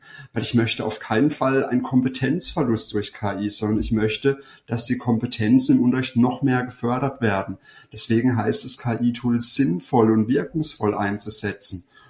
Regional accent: Freiburg, Baden-Württemberg, Germany; ich komme aus Freiburg, was ist in Freiburg typisch? Also Freiburg ist Fahrradstadt

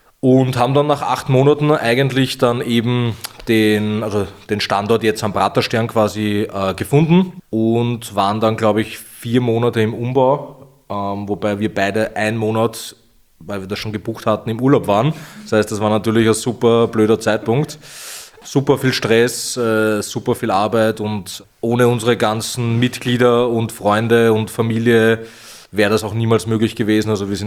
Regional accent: Vienna, Austria; Ja, also ich komme aus Wien

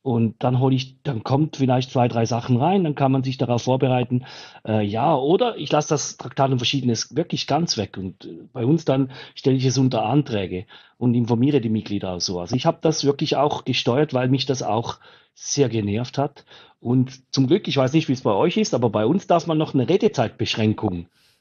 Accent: Switzerland; Also auch bei uns in der Schweiz wird da schon noch geschaut, dass es nicht so viel kostet.

